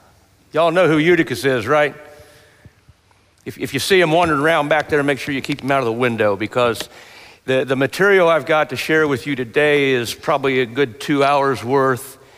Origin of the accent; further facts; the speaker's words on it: Lima, United States; I come from the Lima area, and Marion was one of the elders up there for a while.